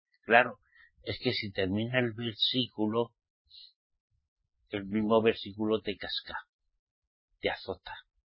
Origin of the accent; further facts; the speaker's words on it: Spain; ¿Qué es lo que pasa en mi país, España?